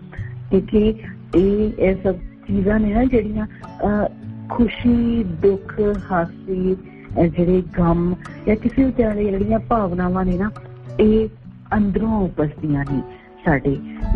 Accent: Punjab, India; moved away; ਉਹ ਪੰਜਾਬ ਜਿਹੜਾ ਅਸੀਂ ਕਿੱਥੇ ਛੱਡ ਕੇ ਆਏ ਹਾਂ ਪਿੰਡਾਂ ਦੇ ਬਾਰੇ ਚ ਉਹਦੇ ਬਾਰੇ ਚ ਗੱਲ ਕਰ ਰਹੇ ਹਾਂ.

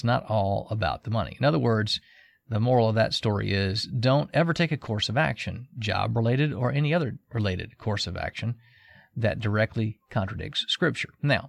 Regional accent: Georgia, United States; I grew up in Georgia, and all of my family lives in Georgia, so making the move from the upstate of South Carolina down to Atlanta would have taken us a whole lot closer to our family.

